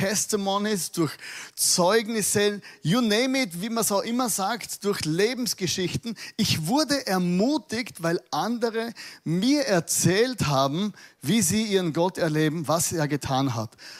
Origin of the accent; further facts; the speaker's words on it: Styria, Austria; Und in unserer Welt, wo ich herkomme, Südsteiermark.